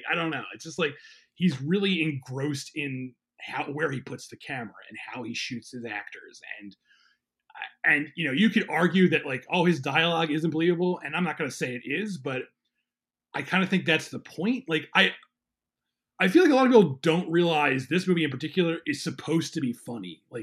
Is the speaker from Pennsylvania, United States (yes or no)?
yes; Philadelphia, Pennsylvania, United States; He's from Philadelphia. I'm from Philadelphia.